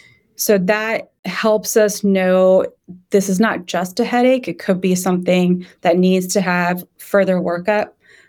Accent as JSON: {"language": "English", "region": "Texas", "country": "United States", "said": "I'm from Texas and I love football, as most of my friends know."}